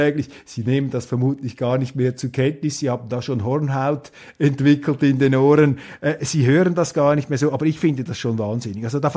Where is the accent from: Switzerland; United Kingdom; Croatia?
Switzerland; Auch für mich als Schweizer drücke ich mich mal vorsichtig aus